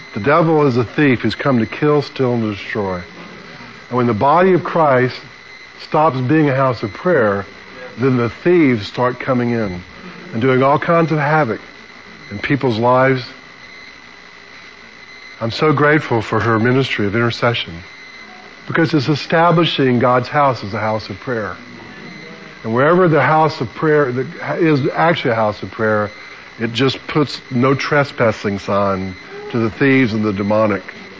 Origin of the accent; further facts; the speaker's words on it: Birmingham, Alabama, United States; also born or lived in Selma; Well, you know, I'm from Selma. But I was born and lived most of my life in Birmingham.